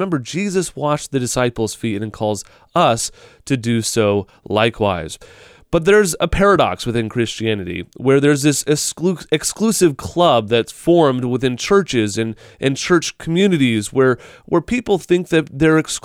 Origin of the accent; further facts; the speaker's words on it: Midwest, United States; Where I grew up in the Midwest, we had 5 churches all on the same street, and we didn't even play a softball against those other churches. But when I came to New England